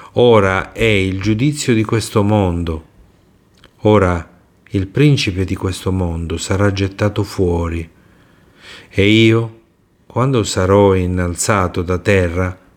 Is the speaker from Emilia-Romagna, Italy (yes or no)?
no; Apulia, Italy; e io sono pugliese, quindi la conosco